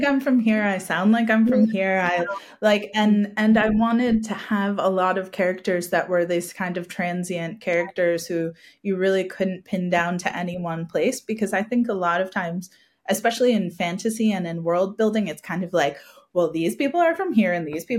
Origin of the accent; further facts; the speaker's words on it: New Zealand; now in Australia; Even now living in Australia, I still feel very like a Kiwi living in Australia. And in that, I mean, most of my adult life really has been spent in New Zealand.